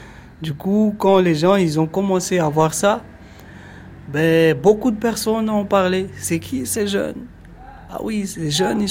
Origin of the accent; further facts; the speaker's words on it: Chiconi, Mayotte, France; Je suis originaire de Chikoni. J'ai 27 ans.